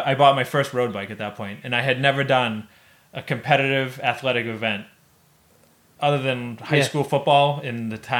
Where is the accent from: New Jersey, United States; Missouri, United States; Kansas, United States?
New Jersey, United States; Howell; I grew up in Howell. I swam at the beach all the time. We used to swim in the bay.